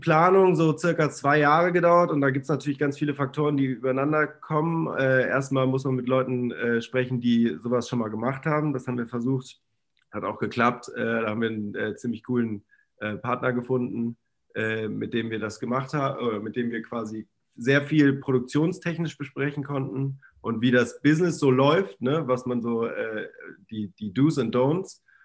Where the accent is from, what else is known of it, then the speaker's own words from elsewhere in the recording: Rhineland, Germany; moved away as an adult; now in Hamburg, Germany; ich bin gebürtiger Rheinländer. Ich bin zum Studium nach Hamburg gezogen und wohne jetzt hier seit mittlerweile 10 Jahren, 9 Jahren. Bin Ende 20